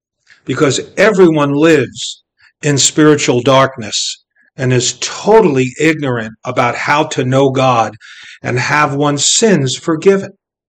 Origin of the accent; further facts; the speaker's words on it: Brooklyn, New York, United States; You know, as a Jew growing up in Brooklyn, New York, I dutifully followed Judaism, the religion of my family.